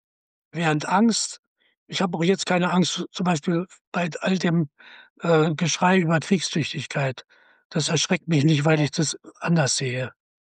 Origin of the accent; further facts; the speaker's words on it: Wrocław, Lower Silesian Voivodeship, Poland; born there; fahre auch in jedem Jahr nach Breslau. Also in meine Geburtsstadt.